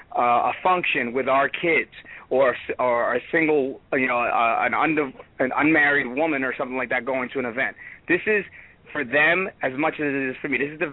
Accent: New York City, New York, United States; I'm from Brooklyn, New York, and I'm going back to my roots. And I grew up in a tough neighborhood, and I was trained by some tough customers.

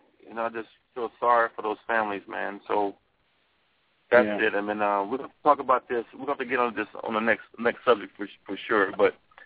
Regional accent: Jonesboro, Louisiana, United States; I'm from Louisiana, and I was in the down the country areas, like Jonesboro, Louisiana, between Monroe and Shreveport, below Ruston area.

